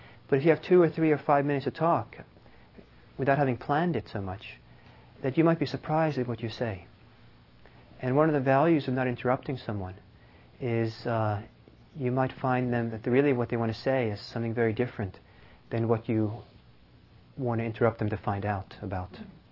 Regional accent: Norway; moved away; my hometown in Norway after being gone for many, many years. And it's a big city of some 200,000-300,000 people.

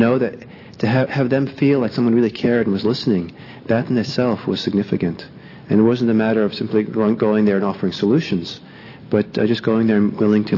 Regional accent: United States; And I'm an American or something.

